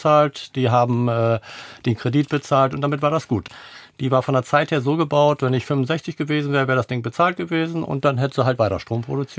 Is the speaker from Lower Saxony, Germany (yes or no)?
yes; Lower Saxony, Germany; Und wir kommen ja aus der Wesermarsch, oder ich komme aus der Wesermarsch, und da haben wir halt sehr nasses Land.